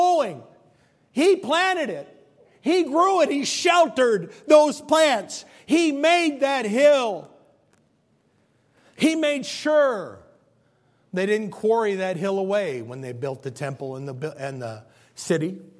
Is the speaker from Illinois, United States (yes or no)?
yes; Spring Valley, Illinois, United States; born there; I was born February 1st, 1967 to … I was born in Spring Valley, Illinois.